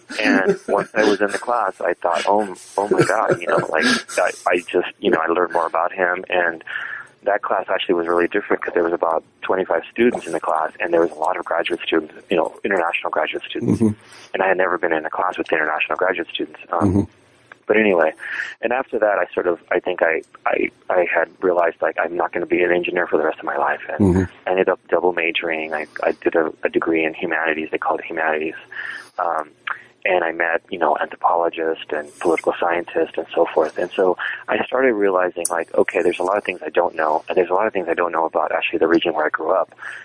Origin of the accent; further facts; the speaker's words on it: Texas, United States; now in Cambridge, United States; South Texas to Massachusetts, to Cambridge. One of the things that I realized was that, when I was growing up in South Texas